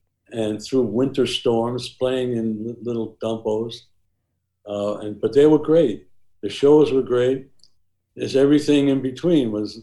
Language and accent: English; Queens, New York, United States; I'm a kid from Queens. I had no idea what was going on with that.